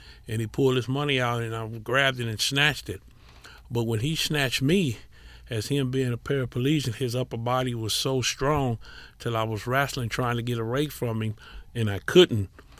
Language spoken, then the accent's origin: English; Los Angeles, California, United States; I grew up in Watts. I came from a great home.